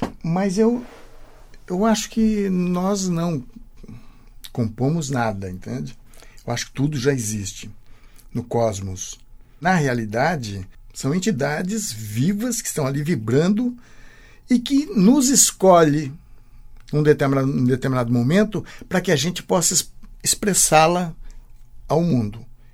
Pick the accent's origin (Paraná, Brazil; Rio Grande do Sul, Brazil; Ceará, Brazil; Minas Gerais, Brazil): Paraná, Brazil; Rolândia; Que a minha infância em Rolândia, na época do carnaval, que eu era pequenininho, eu acordava de madrugada